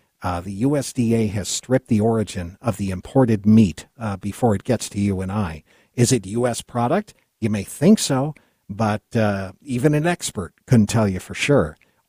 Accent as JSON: {"language": "English", "country": "United States", "said": "but I'm an American and I would like to eat American food."}